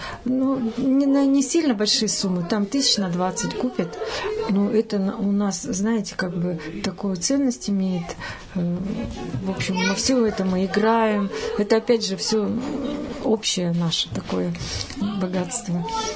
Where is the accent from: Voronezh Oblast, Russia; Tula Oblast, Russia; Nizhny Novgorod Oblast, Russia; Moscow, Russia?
Nizhny Novgorod Oblast, Russia; Ну, у меня это с детства было, я воспитывалась в Нижегородской области